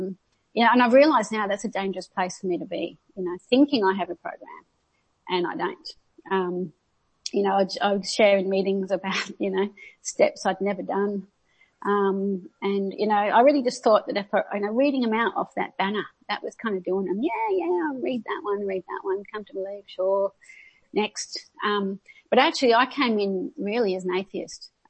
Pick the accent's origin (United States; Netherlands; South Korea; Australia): Australia; Adelaide, South Australia; So I grew up in Adelaide, which is south of here. And it is cold down there